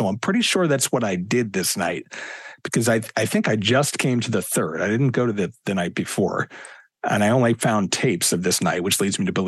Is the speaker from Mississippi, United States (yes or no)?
no; Philadelphia, Pennsylvania, United States; And I grew up in Philly.